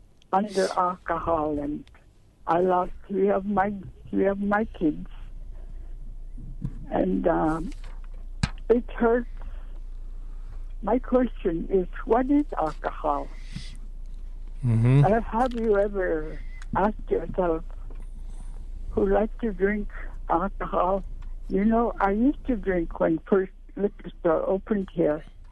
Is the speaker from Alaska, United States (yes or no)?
yes; Bethel, Alaska, United States; You know, I was born here in Bethel in 1929. And I've lived here all my life.